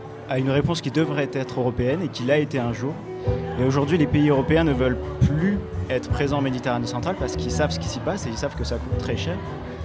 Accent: Grenoble, Auvergne-Rhône-Alpes, France; je travaille à Grenoble, je suis grenoblois.

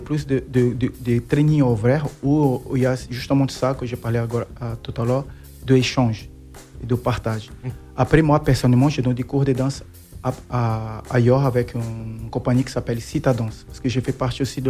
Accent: Brazil; now in France; Ok, moi je viens du Brésil.

